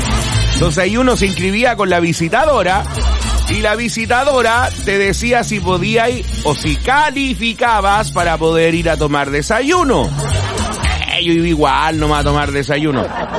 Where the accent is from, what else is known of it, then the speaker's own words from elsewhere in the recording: Cauquenes, Maule, Chile; pero por lo menos yo que fui criado en Cauquenes, uno decía, vamos a la leche.